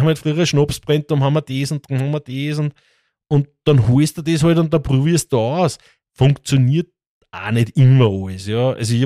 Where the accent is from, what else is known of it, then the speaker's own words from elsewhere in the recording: Lower Austria, Austria; weil bei uns im Mostviertel ist es ja so, es gibt so viele Straßenhanger, so viele Streuobstwiesen